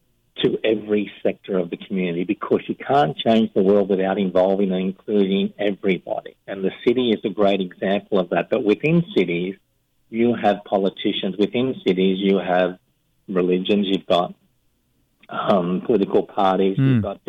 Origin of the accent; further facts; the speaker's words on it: Australia; And I'm from Australia. We're a very lucky country.